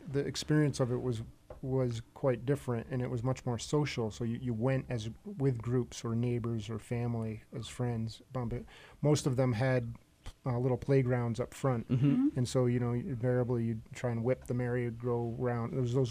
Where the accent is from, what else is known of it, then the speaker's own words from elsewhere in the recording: Massachusetts, United States; I grew up in Western Massachusetts.